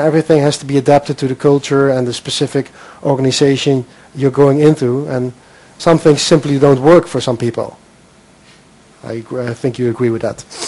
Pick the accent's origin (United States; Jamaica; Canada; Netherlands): Netherlands; I'm obviously from the Netherlands.